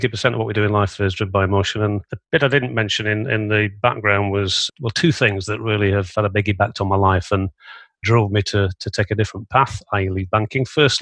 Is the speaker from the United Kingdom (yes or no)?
yes; Yorkshire and the Humber, United Kingdom; I'm a Yorkshireman, you know, and I don't like the idea of money sat there.